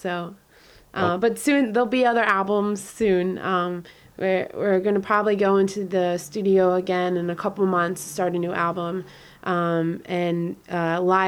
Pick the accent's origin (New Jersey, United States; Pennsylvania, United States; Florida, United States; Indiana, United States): Pennsylvania, United States; It's a little town in Pennsylvania and, it's my hometown and I love everyone there, but I miss the New York City lifestyle.